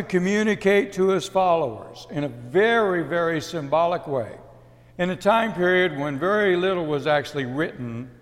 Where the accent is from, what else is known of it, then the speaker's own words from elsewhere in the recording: San Antonio, Texas, United States; I grew up down in San Antonio, you know, where we had plenty of parks and places like that.